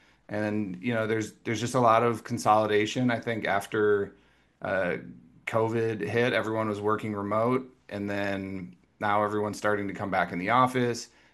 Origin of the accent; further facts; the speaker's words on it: Minnesota, United States; I grew up in Minnesota, and I actually grew up on a river in Minnesota that was a smallmouth bass river.